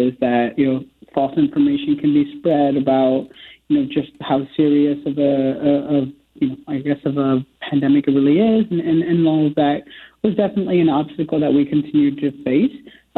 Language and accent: English; Sioux City, Iowa, United States; Growing up in Sioux City, Iowa, that's where I was born and raised. Both my parents continue to this day to work in the, meatpacking plant industry.